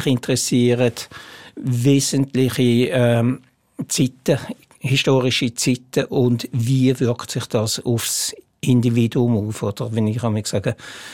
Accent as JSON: {"language": "German", "town": "Winterthur", "region": "Zurich", "country": "Switzerland", "accent": "Zurich German", "moved": "as an adult", "lives_now": "Basel, Switzerland", "said": "Also ich sage immer, ich bin zu Winterthur weggegangen, aber zu Basel noch nicht angekommen. Ich rede ja Zürcher Dialekt und man wird identifiziert über den Dialekt."}